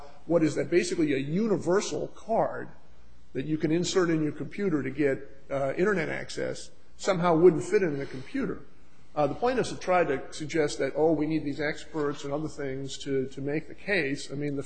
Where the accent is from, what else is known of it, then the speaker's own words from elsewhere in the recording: California, United States; And actually, I am from California, so I'm doubly aware of that.